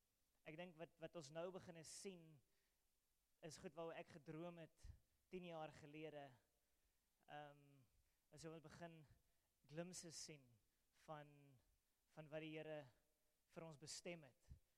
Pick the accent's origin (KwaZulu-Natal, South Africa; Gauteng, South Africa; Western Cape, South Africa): Western Cape, South Africa; Paarl; now in Eastern Cape, South Africa; Dit is my tuisdorp in die Parel. So it's coming home. En eindelijk heel bietjie emotioneel om by die huis te wees. Maar die huis is nou in die Oos-Kaap.